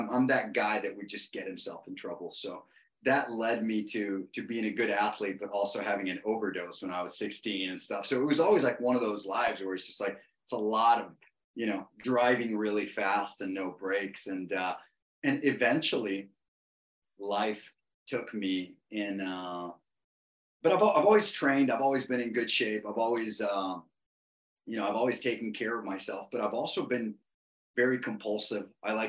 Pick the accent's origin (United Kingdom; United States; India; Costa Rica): Costa Rica; So I'm from Costa Rica, right?